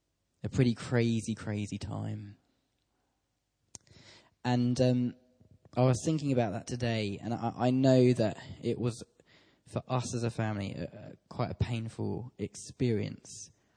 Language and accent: English; Tunbridge, South East England, United Kingdom; I grew up in Tunbridge